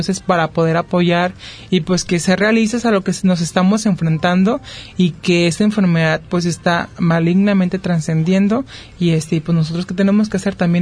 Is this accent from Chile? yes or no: no; Mexico; Creo yo que ya es más la cultura, costumbre que tenemos como mexicanos.